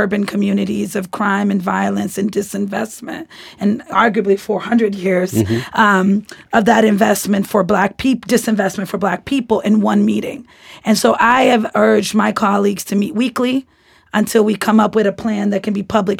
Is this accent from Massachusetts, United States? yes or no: yes; Boston, Massachusetts, United States; when I was growing up in Roxbury on Dudley Street in the 80s and 90s